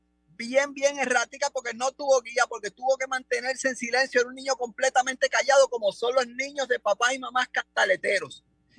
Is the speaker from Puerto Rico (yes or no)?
yes; Caguas, Puerto Rico; No, en mi pueblo de Cagua.